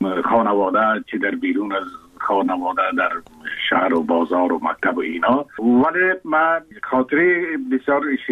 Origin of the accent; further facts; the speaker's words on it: Kabul, Afghanistan; من زاده کابل هستم، در شهر کابل تولد شدیم، در اونجا رشدیم.